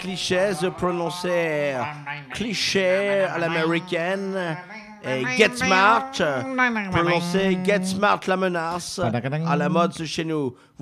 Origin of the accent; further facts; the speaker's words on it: Aubervilliers, Île-de-France, France; Comme on dit chez nous au Aubervilliers